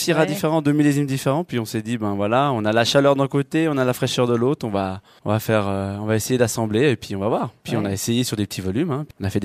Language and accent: French; France; moi, je suis française, j'ai trois nationalités, oui. Suisse … de par ma mère